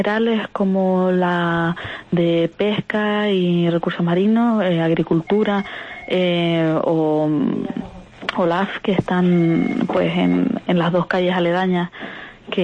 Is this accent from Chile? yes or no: no; Canary Islands, Spain; Soy de Tenerife.